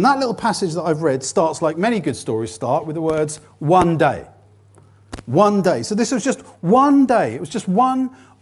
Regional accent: Southampton, South East England, United Kingdom; I am from Southampton.

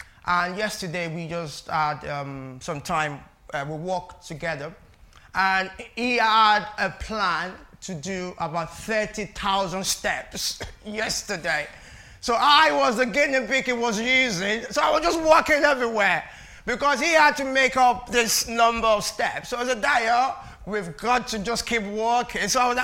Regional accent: Nigeria; regardless of who you are, I came from Nigeria, I have people from different places here.

